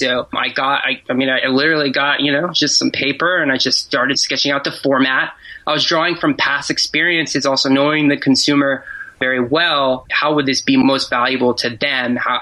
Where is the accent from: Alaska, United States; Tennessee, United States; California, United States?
California, United States; Monterey; now in New York City, United States; I got one friend that loves to call me … But I grew up in Monterey, California, graduated from San Jose State in 2010.